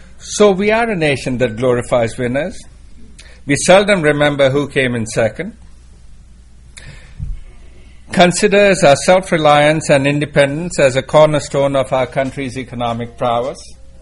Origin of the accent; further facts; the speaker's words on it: India; growing up in India, that was one of those, last one is rotten egg